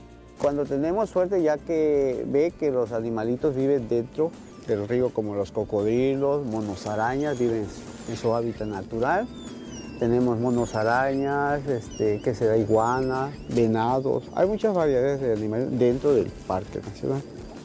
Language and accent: Spanish; Chiapas, Mexico; Soy chiapaneco y me siento orgulloso.